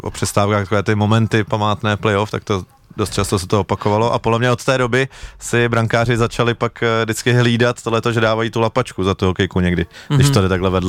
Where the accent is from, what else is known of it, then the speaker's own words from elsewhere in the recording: Tábor, South Bohemian Region, Czechia; já jsem z Tábora, kde byla většinu času jenom třetí nejvyšší soutěž, druhá národní liga